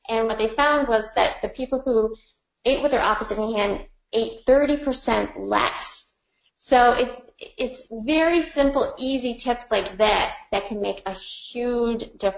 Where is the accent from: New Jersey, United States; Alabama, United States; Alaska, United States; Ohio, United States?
Ohio, United States; I'm from Ohio, so as you can imagine, we were very like meat and potato states.